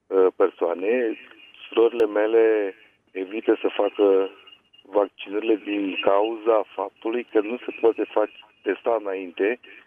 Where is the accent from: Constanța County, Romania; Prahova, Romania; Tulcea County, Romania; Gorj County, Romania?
Prahova, Romania; Ploiești; și sunt din Ploiești.